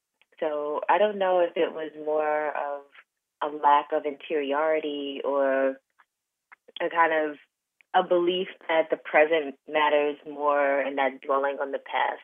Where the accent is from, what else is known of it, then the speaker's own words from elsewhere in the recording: Brooklyn, New York, United States; I grew up in Brooklyn, New York, during the 80s, when New York was not yet gentrified.